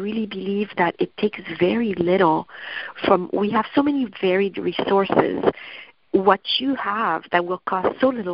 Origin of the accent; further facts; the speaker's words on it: Paris, Île-de-France, France; I grew up in Paris, France